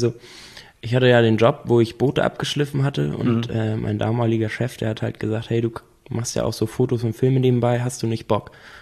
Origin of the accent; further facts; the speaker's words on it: Schönwalde am Bungsberg, Schleswig-Holstein, Germany; also born or lived in Lübeck; Zuerst habe ich hier fünf Jahre in Lübeck gelebt und okay, bin dann nach Schönwalde am Bungsberg raus.